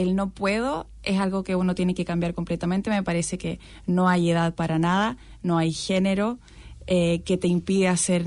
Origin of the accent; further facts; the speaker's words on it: Santiago, Santiago Metropolitan, Chile; De Santiago de Chile.